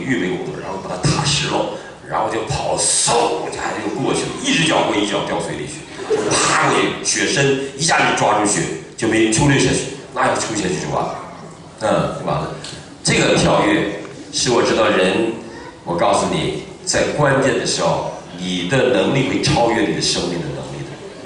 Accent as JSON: {"language": "Chinese", "region": "Northeast China", "country": "China", "said": "温哥华人那是没有概念的，我们东北人懂。"}